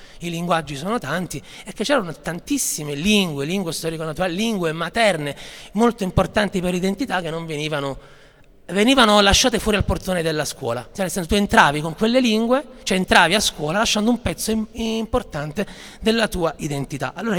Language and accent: Italian; Naples, Campania, Italy; la mia cadenza si sentiva. E quindi all'università, chi veniva da zone di Napoli non marginale